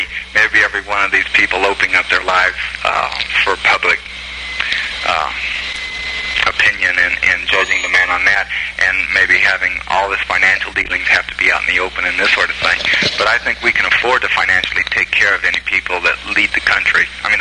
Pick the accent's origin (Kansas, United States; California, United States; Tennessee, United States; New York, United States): California, United States; moved away; I came from California to here